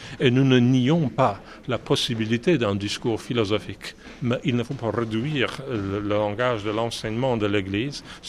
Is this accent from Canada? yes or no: no; Poland; comme je suis européen, je suis polonais, nous vivons en Europe